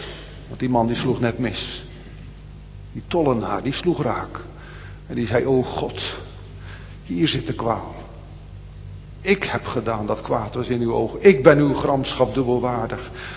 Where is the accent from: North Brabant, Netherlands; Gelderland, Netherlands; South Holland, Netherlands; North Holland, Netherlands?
South Holland, Netherlands; Rotterdam; Ik weet nog wel uit mijn jeugd in Blijdorp.